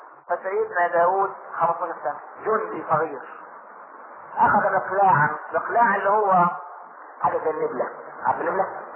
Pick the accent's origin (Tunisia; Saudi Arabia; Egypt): Egypt; عشان احنا ما كناش كمصريين